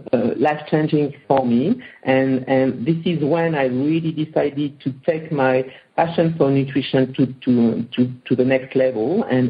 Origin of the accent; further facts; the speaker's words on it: Aurillac, Auvergne-Rhône-Alpes, France; English is a second language; being French and born and raised in France